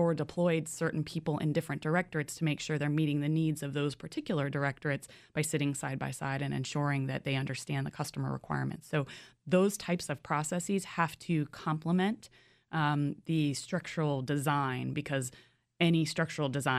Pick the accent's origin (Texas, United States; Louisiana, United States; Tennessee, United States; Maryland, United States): Maryland, United States; University Park; So I grew up in University Park, Maryland, actually inside the Beltway, a rare native of this area. I was right near the University of Maryland College Park.